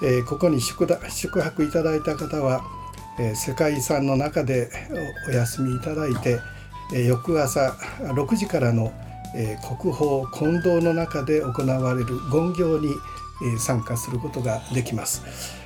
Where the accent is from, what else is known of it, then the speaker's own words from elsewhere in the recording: Kurashiki, Okayama, Japan; 私の出身はですね、はい、岡山県の最南端であります、倉敷市小島というところに